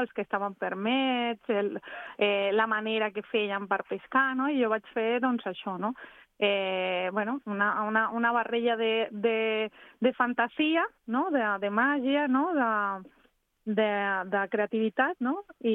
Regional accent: Venezuela; now in Vilanova i la Geltrú, Spain; jo soc veneçolana i porto aquí gairebé 20 anys.

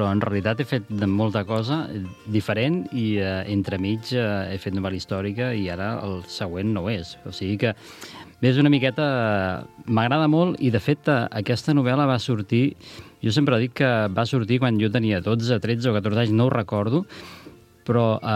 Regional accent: Sant Pere de Riudebitlles, Catalonia, Spain; De Sant Pere de Riudebitlles.

